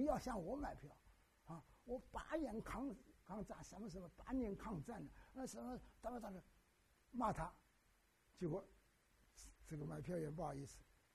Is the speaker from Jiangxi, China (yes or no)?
no; Shanghai, China; 他住在这个远一点啊，郊区一点，我住在市区以内，我们都是上海人